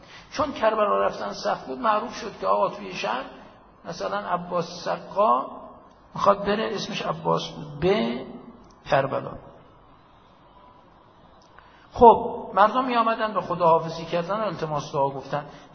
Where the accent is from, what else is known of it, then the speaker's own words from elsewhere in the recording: Kashan, Isfahan, Iran; accent: Kashani; یک عده از همشهریای ما از لهجه من مشخص کاشانی هم آمدن